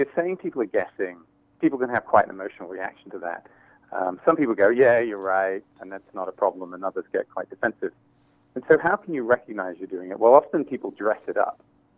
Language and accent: English; Hong Kong; Yeah, so Hong Kong was a very dynamic, fast-paced place to grow up, and exposed me to a lot of different cultures.